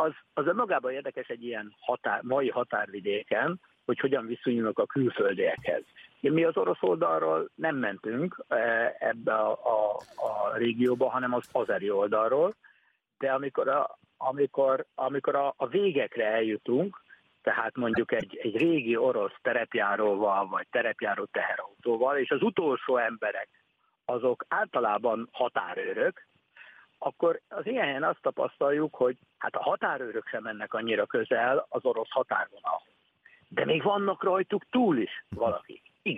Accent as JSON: {"language": "Hungarian", "country": "Hungary", "said": "és előbukkan a gazdája, és megtudja, hogy magyarok vagyunk, akkor rögtön hajmáskér felkiáltással köszönt ránk"}